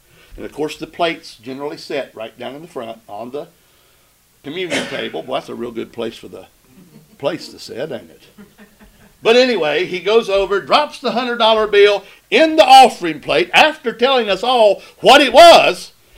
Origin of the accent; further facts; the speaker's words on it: Princeton, West Virginia, United States; He came from Beckley. I'm from Princeton, so I'll take my place, but this guy came from Beckley, too.